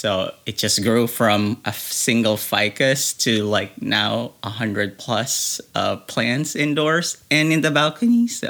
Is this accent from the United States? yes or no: no; Philippines; my childhood growing up in the Philippines. I have a little farm, so a little like growing up in a little country.